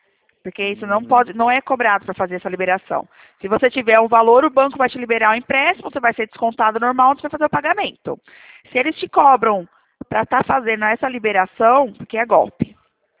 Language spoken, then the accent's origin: Portuguese; São Paulo, Brazil; Não, aqui no estado de São Paulo.